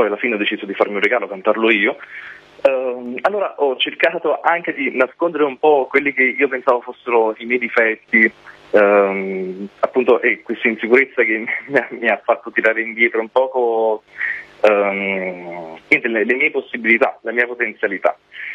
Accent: Siano, Campania, Italy; Il disco io l'ho fatto nel mio paese, a Siano. Io sono di questo paesino in provincia di Salerno.

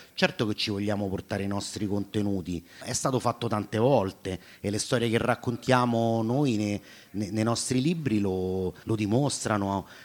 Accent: Rome, Lazio, Italy; per me che vengo da Roma

